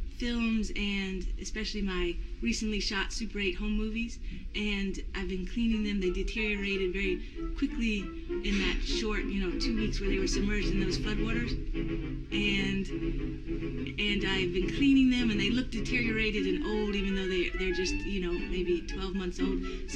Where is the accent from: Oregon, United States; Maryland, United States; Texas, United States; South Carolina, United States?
South Carolina, United States; Columbia; also born or lived in New Orleans; Well, I grew up here in Columbia, South Carolina, but recently I was living in New Orleans